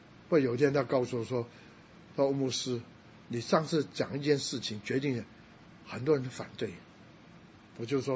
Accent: Guangdong, China; 因为我是广东人，所以我两个礼拜啊，就一个月两个礼拜讲国语，一个礼拜讲广东话，另外一个礼拜我就讲英文

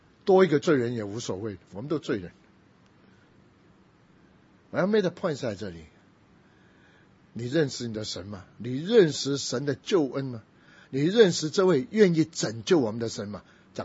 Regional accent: Taiwan; 我从台湾来的时候

